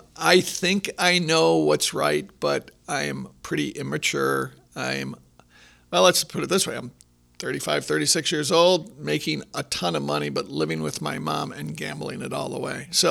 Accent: New York, United States; And what's interesting about 9/11 is because I'm from New York, I'm watching these planes hit the World Trade Center

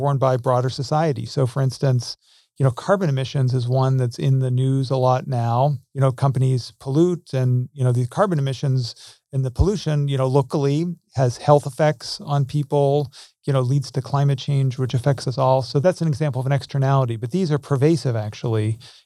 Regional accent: Pittsburgh, Pennsylvania, United States; So I'm obviously American. Grew up in Pittsburgh.

